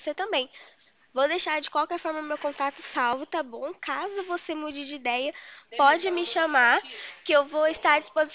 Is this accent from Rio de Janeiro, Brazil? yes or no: no; Porto Ferreira, São Paulo, Brazil; Eu sou aqui de Porto Ferreira, capital da cerâmica, conhece?